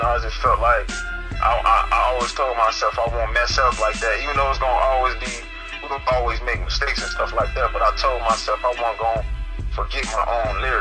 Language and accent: English; Chicago, Illinois, United States; To be honest, I really grew up everywhere, but I grew up in Chicago.